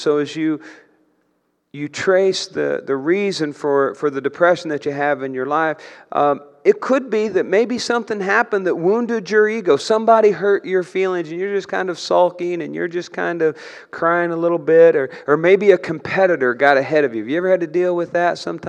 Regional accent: Brazil, Indiana, United States; We were at the First Church of the Nazarene in Brazil, my hometown

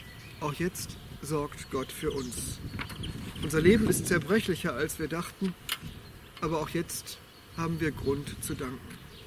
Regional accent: Bielefeld, North Rhine-Westphalia, Germany; In meiner Heimatstadt Bielefeld

